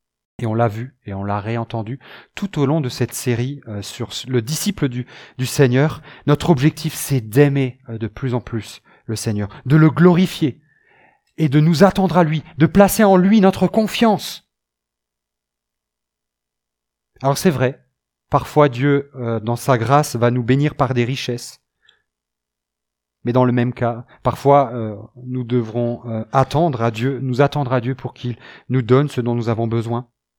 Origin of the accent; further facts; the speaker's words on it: France; une belle partie à notre État, en tout cas chez nous en France